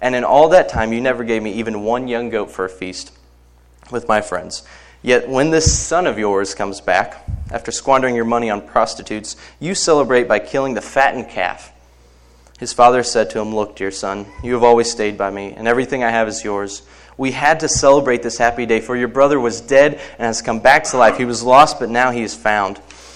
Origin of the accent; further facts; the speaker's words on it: Indianapolis, Indiana, United States; I'm from Indianapolis, so, I mean, Colts are my team.